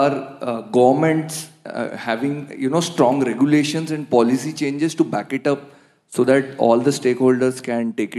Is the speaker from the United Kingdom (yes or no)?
no; India; English is a second language; from India. I'm a regular visitor here.